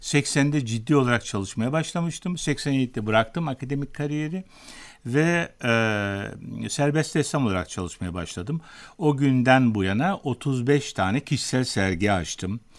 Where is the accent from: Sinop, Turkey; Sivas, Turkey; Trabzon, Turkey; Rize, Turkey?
Trabzon, Turkey; Akçabat; moved away as an adult; Efendim, ben 1950 yılında Trabzon Akçabat'ta doğdum. İlk orta ve yüksek öğrenimimi orada gördüm.